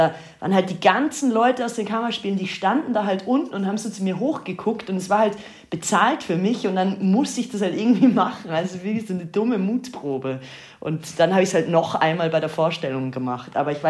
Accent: Austria; dem japanischen Regisseur, und mir als Österreicherin, die so große Klappe dann hatte in dem Moment.

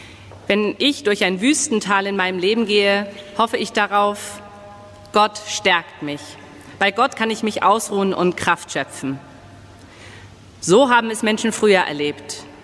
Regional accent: Dresden, Saxony, Germany; Ich bin in Dresden geboren und aufgewachsen. Früher war das auch bekannt als das Tal der Ahnungslosen. Denn in Dresden gab es zu DDR-Zeiten kein Westfernsehen.

